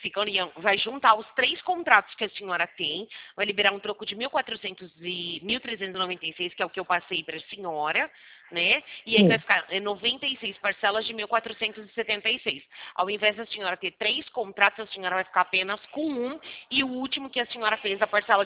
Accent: Americana, São Paulo, Brazil; Eu sou da cidade de Americana, do lado de Campinas.

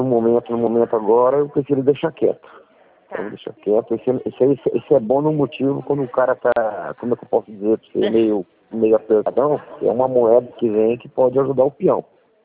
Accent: Maringá, Paraná, Brazil; sou de Maringá, no Paraná.

